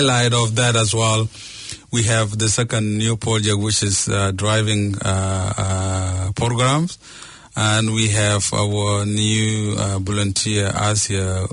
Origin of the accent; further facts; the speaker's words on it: New Zealand; But for us as a New Zealander, we trying to influence